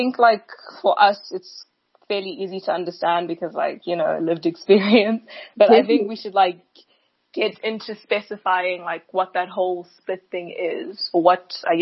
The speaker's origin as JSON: {"language": "English", "town": "Johannesburg", "region": "Gauteng", "country": "South Africa", "said": "we get there and we're the kids from Joburg who like barely ever visit, like Xhosa is on 60%, like hanging on for life, but the English is like so verbose"}